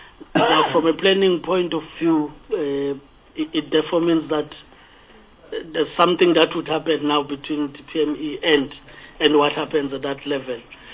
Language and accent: English; Gauteng, South Africa; I come from a mining area. I'm from Gauteng province.